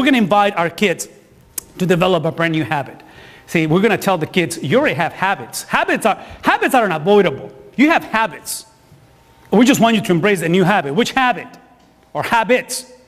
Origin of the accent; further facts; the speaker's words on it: Texas, United States; Because I know how to drive. I'm from Texas. You don't have trucks. We have trucks.